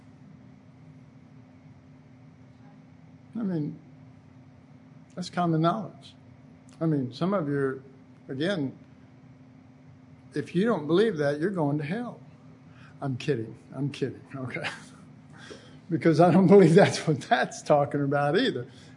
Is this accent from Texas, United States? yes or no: yes; Texas, United States; I'm from Texas. We do that.